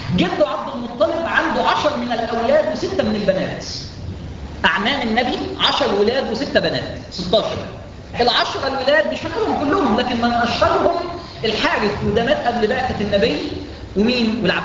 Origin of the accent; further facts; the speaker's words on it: Egypt; ان احنا مصريين لنا علاقه خاصه